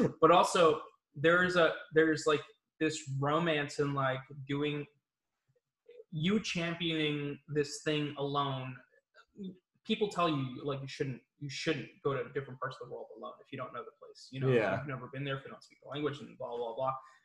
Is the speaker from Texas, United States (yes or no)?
no; New York City, New York, United States; born and raised in New York, kind of experiencing all the different types of people that come from all over the world.